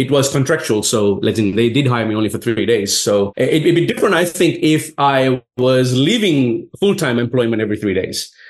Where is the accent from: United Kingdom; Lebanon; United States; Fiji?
Fiji; now in Sydney, Australia; the only reason why he invited me for a chat was because I was from Fiji.